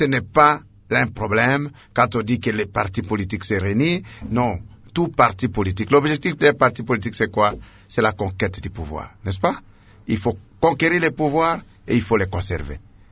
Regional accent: Yahuma, Tshopo, DR Congo; Ces partis n'existent pas chez moi à Yaouma.

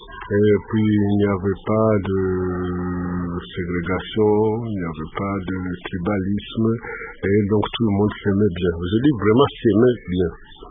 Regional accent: Bukavu, South Kivu, DR Congo; Je suis né à Bukavu en 1940, à Kadutu. Et après ça, j'ai fait mes études primaires ici à Bukavu et à Mugeri. À Mugeri, c'est du côté de Katana.

